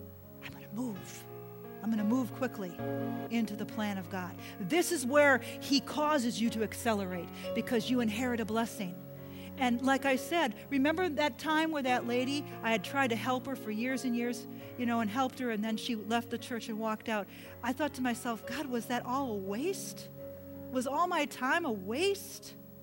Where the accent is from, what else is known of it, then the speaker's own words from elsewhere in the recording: Milwaukee, Wisconsin, United States; But unfortunately, we're from Milwaukee, and we ought to know.